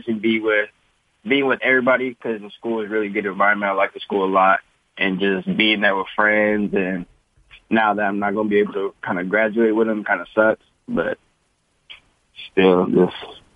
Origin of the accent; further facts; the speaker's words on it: Maryland, United States; My parents, I'm from Maryland, so my parents live in Maryland